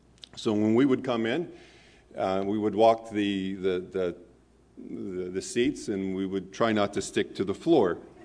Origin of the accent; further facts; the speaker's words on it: Dayton, Ohio, United States; now in Milwaukee, United States; We're currently living in Wisconsin, Milwaukee, Wisconsin. Growing up, though, I grew up in Dayton, Ohio.